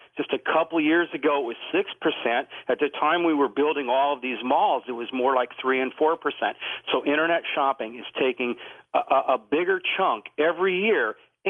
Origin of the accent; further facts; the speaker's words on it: Wisconsin, United States; Well, it's my home state, my birth state. I've lived here all my life